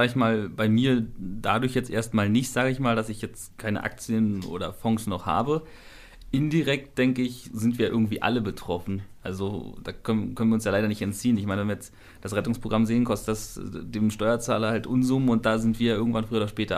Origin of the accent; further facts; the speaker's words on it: Berlin, Germany; kommen auch aus der Ecke, wo ich herkomme, also aus Berlin.